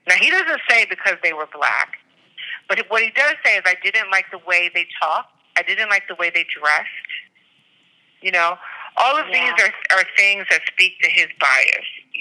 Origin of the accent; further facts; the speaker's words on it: Detroit, Michigan, United States; I mean, I'm from Detroit.